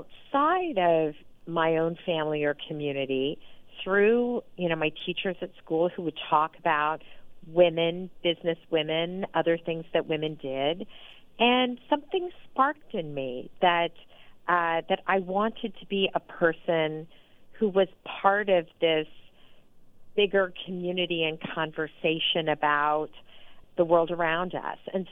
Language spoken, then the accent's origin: English; Sacramento, California, United States; I grew up here in Sacramento, and I grew up in a very vibrant Greek-American community. I also grew up in, it was a rural part of Sacramento County at the time.